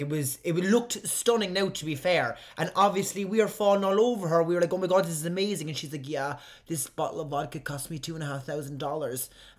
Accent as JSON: {"language": "English", "town": "Cork", "region": "Munster", "country": "Ireland", "accent": "Cork", "said": "So as soon as someone hears my Cork accent, I know if they are a fan of the GA at all, they're going to bring up something about Cork."}